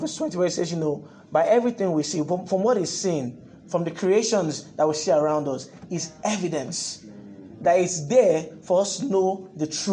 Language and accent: English; Nigeria; some of the things I found out while growing up in Nigeria about the church, right?